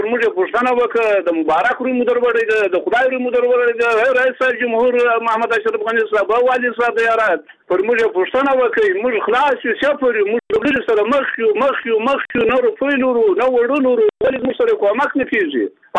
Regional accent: Afghanistan; چې د افغانستان نه یو موږ

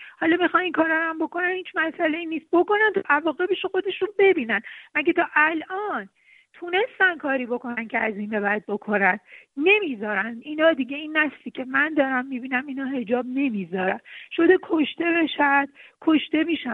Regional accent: Iran; born there

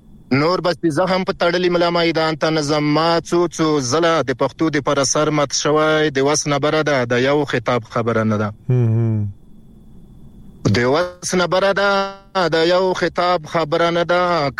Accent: Paktika, Afghanistan; د افغانستان د پکتیکا ولایت نه در سره پلایم

